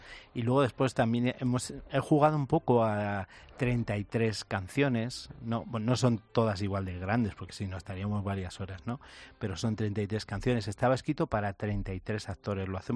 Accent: Salamanca, Castile and León, Spain; No, yo soy salmantino. Salamanca, y eso es mucho carácter.

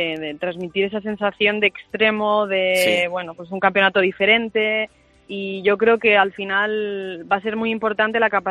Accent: Burgos, Castile and León, Spain; Así que soy de Burgos, pero no, ya no he vivido tanto frío por allí.

